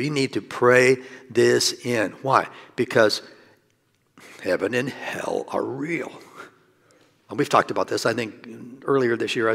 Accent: Iowa, United States; this is what I say, I'm from Iowa.

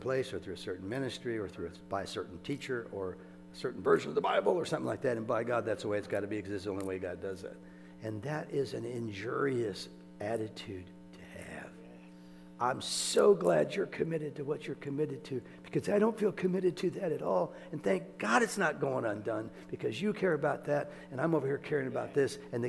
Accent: Iowa, United States; I'm from Iowa. I've worked in cornfields and bean fields and hay fields.

